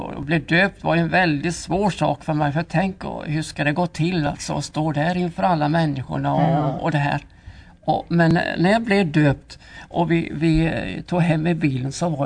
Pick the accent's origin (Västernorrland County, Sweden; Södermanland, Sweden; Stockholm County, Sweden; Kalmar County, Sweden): Kalmar County, Sweden; Jag kommer från Öland.